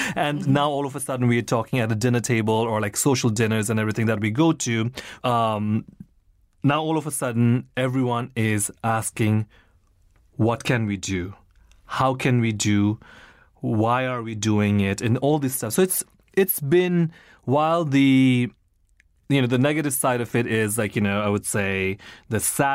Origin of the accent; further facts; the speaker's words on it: Nepal; also born or lived in Singapore / India / London, United Kingdom / Australia; now in United States; as someone from an underdeveloped country and developing nation, and having lived in, you know, born in Singapore, I grew up in Nepal and India, and I lived in London, Australia before I came here, knowing no one